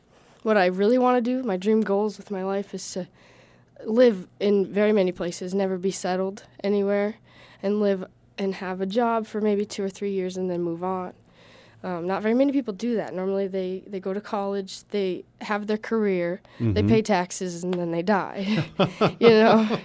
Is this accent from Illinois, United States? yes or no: no; Bozeman, Montana, United States; born there; No, sir. I was born in Bozeman, Montana.